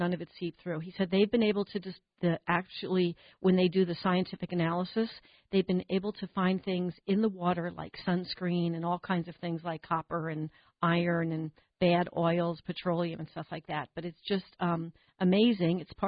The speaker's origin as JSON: {"language": "English", "region": "New Jersey", "country": "United States", "said": "Right, and I'm a Jersey girl, and I love it. So, when I talk to you, I can hear my accent come out a little bit."}